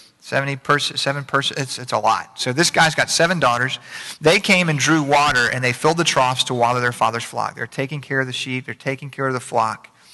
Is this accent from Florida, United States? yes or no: yes; Middleburg, Florida, United States; I mean, I grew up in Middleburg, so it's bigger now.